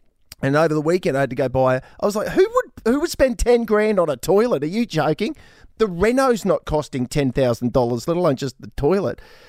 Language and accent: English; Australia; As our Australian cricket captain, he put out something on social media where he was cutting onions with swimming goggles on.